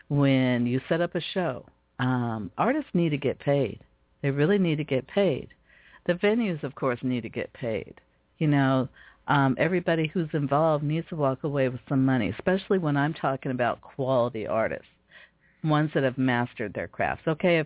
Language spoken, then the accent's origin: English; Seattle, Washington, United States; really proud to be from Seattle, Washington. I'm really proud to represent some of the talents from my hometown.